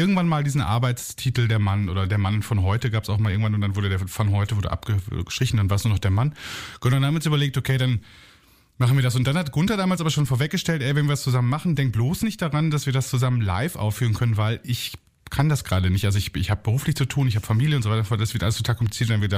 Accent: North Rhine-Westphalia, Germany; weil wir sind nämlich alle aus dem Münsterland.

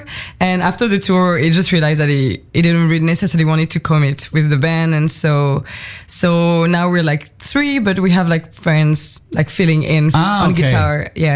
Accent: Rennes, Brittany, France; English is a second language; from my French perspective, I come from Rennes, which is like it used to be like from what I heard like more than 10 years ago, it used to be like the capital of rock music in France

